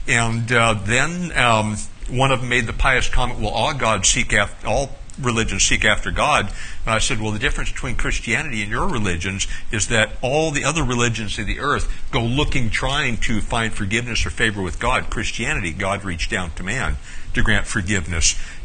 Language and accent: English; Alaska, United States; the only thing I could think of was, well, I'm from Alaska.